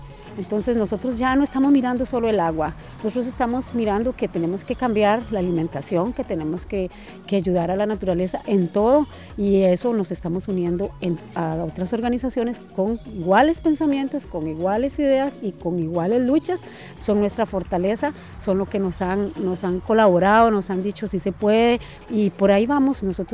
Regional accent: San José, Costa Rica; vengo de la comunidad de San Jerónimo

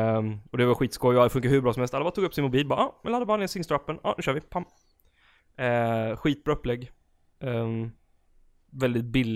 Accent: Gothenburg, Västra Götaland County, Sweden; Om jag kollar på vilka jag växte upp med när jag var liten i Göteborg och på de ställen jag bodde längst i Göteborg.

